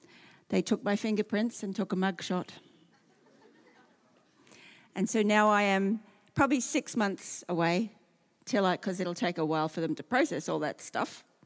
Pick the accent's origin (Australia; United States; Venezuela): Australia; moved away; I'm Australian.